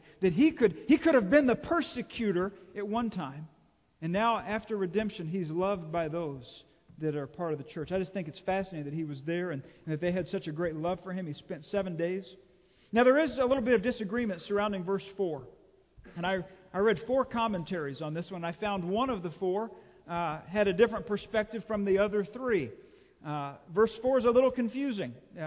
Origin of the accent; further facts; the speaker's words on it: Texas, United States; You know, you got to remember, I grew up in Texas and we had counties.